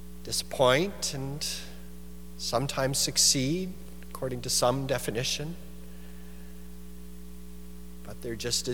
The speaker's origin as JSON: {"language": "English", "country": "Canada", "said": "Canadian pride, right? Buy Canadian, support Canadian. We brag about how good we are. We've revived the I Am Canadian commercial. We're bragging about ourselves."}